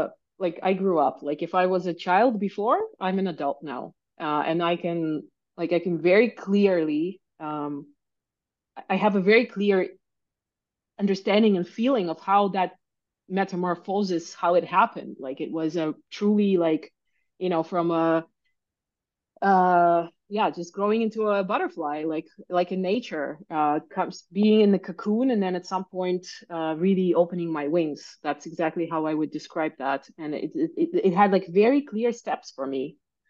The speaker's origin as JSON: {"language": "English", "country": "Canada", "tie": "born or raised there", "also_born_or_lived": "Ukraine", "first_language": "Russian", "lives_now": "Germany", "said": "I have Russian and English because I was born in Ukraine. And then I actually grew up in Canada and then I moved to Germany."}